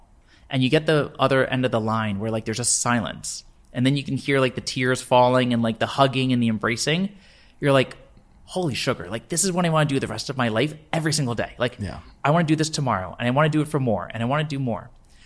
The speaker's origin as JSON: {"language": "English", "region": "New York", "country": "United States", "said": "Like, don't hold it against me because I'm a New Yorker"}